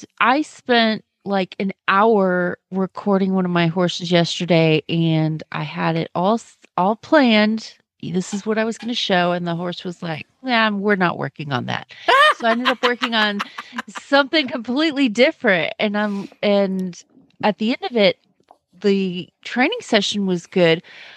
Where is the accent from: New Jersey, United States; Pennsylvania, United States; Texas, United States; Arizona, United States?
Texas, United States; Kemp; from Kemp, Texas